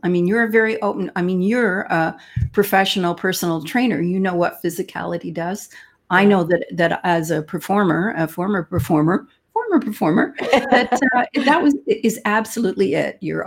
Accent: Canada; I am Canadian, after all.

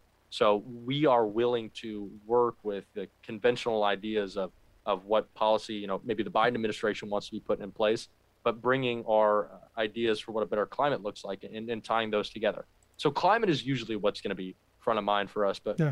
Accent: Florida, United States; But I'm a man from Florida, more focused on how we can better our state.

